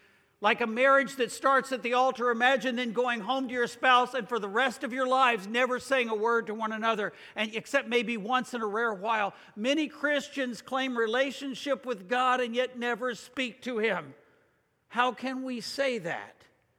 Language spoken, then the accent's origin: English; United States; Now, friend, I'm an American just like the rest of you. I'm used to being in a nation in which we worked hard.